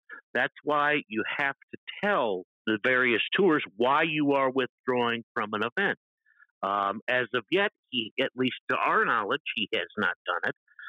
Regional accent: St. Louis, Missouri, United States; In my hometown of St. Louis last week

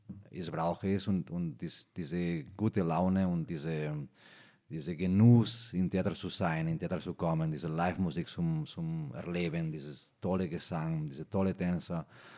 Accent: Spain; German is a second language; ist immer etwas als Spanier mir gefällt.

